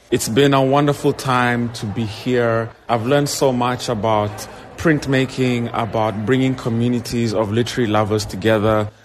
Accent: Windhoek, Khomas, Namibia; I come from Windhoek in Namibia

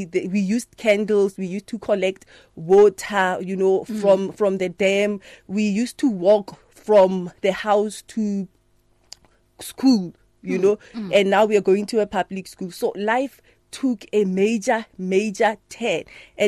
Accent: Northern Cape, South Africa; I'm originally from the Northern Cape, and I describe myself as a woman of God

